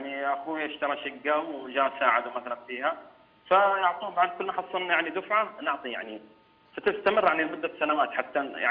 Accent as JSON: {"language": "Arabic", "town": "Jeddah", "region": "Makkah Province", "country": "Saudi Arabia", "said": "فرجعت انا طبعا من اهل جده."}